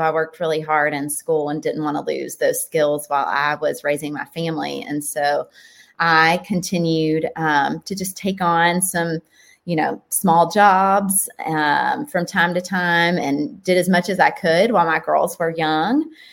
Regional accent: Signal Mountain, Tennessee, United States; also born or lived in Chattanooga; I am a native of Chattanooga. I grew up on Signal Mountain, and I'm super boring. I've never left here. I stayed here and went to UTC and studied interior design there.

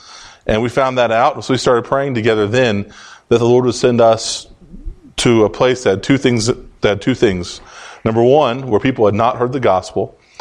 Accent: Virginia Beach, Virginia, United States; We're from Virginia Beach area.

